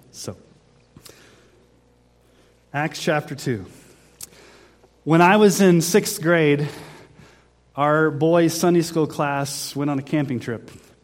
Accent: Texas, United States; When I was growing up in Texas, we saw a funnel cloud come down

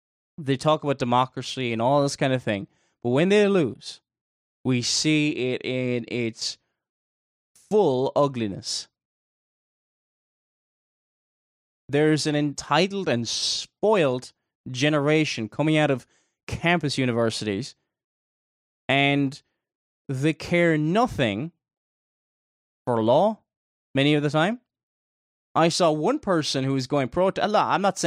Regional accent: Ireland; I'm Irish, I'm living in Ireland, the Republic of Ireland, just south of the border with Northern Ireland.

